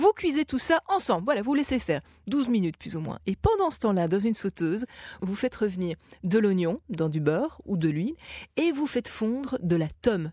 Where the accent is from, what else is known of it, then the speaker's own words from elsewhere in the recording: Belgium; On est plutôt sur la pomme de terre chez nous en Belgique.